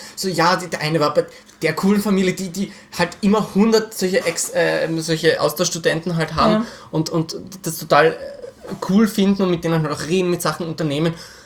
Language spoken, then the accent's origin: German; Austria; ich bin zwar in Österreich aufgewachsen, aber ich habe überhaupt keine Beziehung zu Österreich.